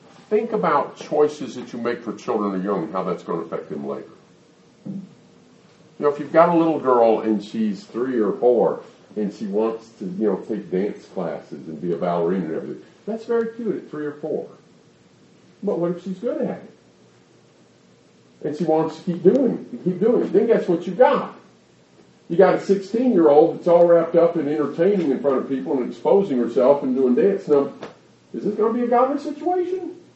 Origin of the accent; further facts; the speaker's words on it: Alabama, United States; When I grew up in Alabama, mostly. When I grew up in Alabama, they never would have dreamed of having soccer matches on Sunday morning.